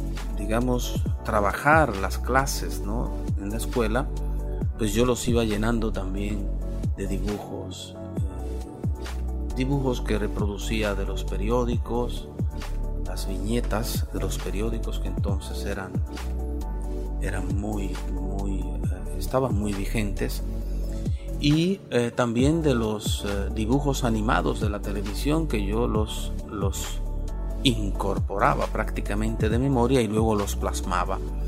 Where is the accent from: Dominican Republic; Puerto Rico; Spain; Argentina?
Dominican Republic; La Vega; also born or lived in Santo Domingo; Yo nací en Santo Domingo, aquí en la capital